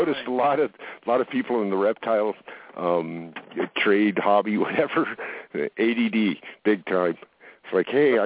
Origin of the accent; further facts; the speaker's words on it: Fountain Valley, California, United States; I mean, I grew up in Fountain Valley.